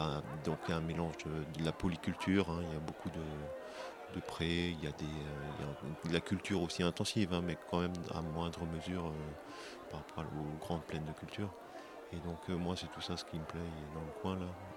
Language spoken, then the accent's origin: French; Colmar, Grand Est, France; je suis pas né dans le Sungo. Moi, je suis né. Je suis né à Colmar, mais j'ai vécu dans la plaine d'Alsace.